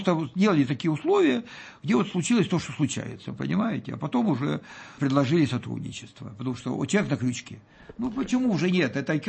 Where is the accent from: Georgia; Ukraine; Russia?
Ukraine; Donbas; born there; я, так сказать, родился на Донбассе